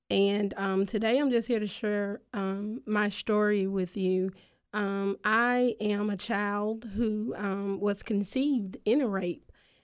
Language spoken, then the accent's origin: English; Tupelo, Mississippi, United States; I'm from Tupelo, Mississippi.